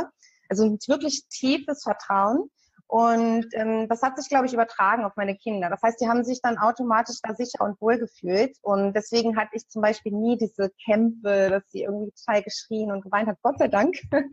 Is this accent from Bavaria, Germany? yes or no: no; Hanover, Lower Saxony, Germany; ich komme zwar aus Hannover und habe auch viele Jahre in Hannover gelebt, aber als ich dann mit den Kindern, also als die Große in die Schule ging, bin ich extra aufs Land gezogen